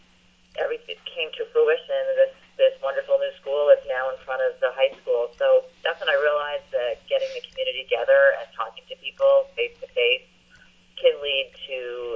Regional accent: Belmont, Massachusetts, United States; now in Salem, United States; I grew up in Belmont, west of Boston, and after vet school, moved to the North Shore because I love the beaches

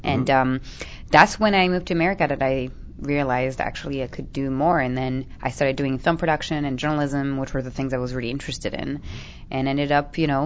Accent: Paris, Île-de-France, France; English is a second language; moved away as an adult; now in United States; I am from France. I was raised in Paris, born and raised in Paris.

